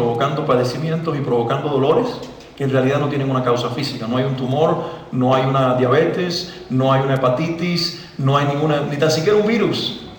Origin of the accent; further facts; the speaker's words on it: Cuba; now in Mexico; Y yo dije, ah, por supuesto, yo soy cubano, ¿no?